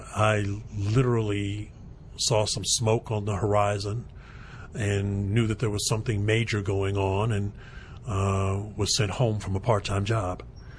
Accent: Los Angeles, California, United States; Well, I was born in Los Angeles. 1949

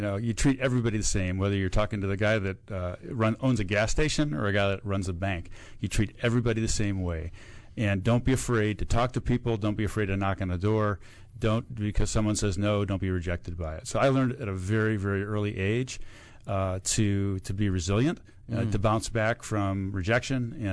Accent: Cleveland, Ohio, United States; I was the oldest boy, you know, just growing up in Cleveland when I grew up, you know, we were all very, very independent.

